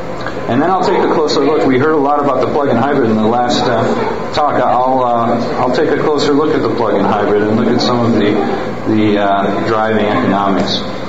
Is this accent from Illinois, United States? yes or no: no; Madison, Wisconsin, United States; also born or lived in California; I am from Madison originally, and then left, got my doctorate at University of California, Berkeley